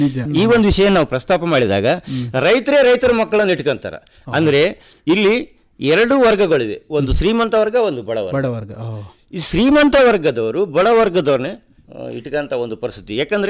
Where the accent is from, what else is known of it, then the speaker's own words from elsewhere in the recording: Jagir Venkatapur, Karnataka, India; ನಾವು ರಾಯಚೂರು ತಾಲೂಕಿನ ಜಾಗೀರ ವೆಂಕಟಾಪುರ ಗ್ರಾಮದಿಂದ ಬಂದಿದ್ದೀವಿ.